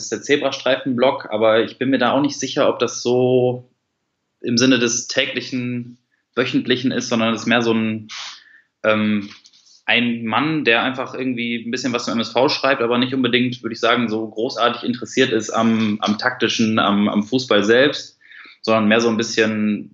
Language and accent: German; Duisburg, North Rhine-Westphalia, Germany; born there; Ich bin gebürtiger Duisburger.